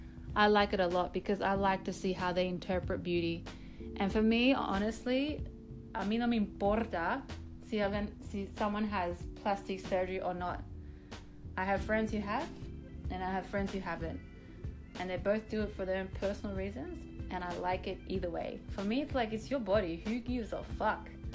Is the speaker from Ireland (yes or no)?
no; Panama; I'm from Panama.